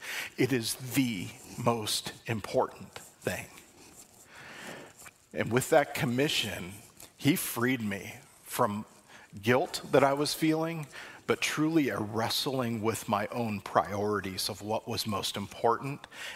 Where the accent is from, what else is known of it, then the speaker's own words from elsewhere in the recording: Long Beach, California, United States; it was in my hometown of Long Beach, California.